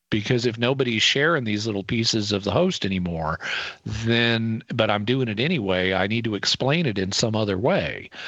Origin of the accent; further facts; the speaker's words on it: Fayetteville, Arkansas, United States; Now, I am in Fayetteville, Arkansas, my hometown.